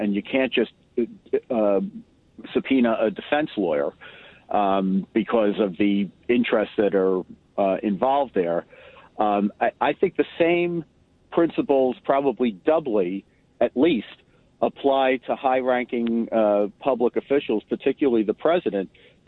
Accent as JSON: {"language": "English", "country": "United States", "said": "But what I'm most worried about, legally and as an American, is the prudence of bringing this kind of a case"}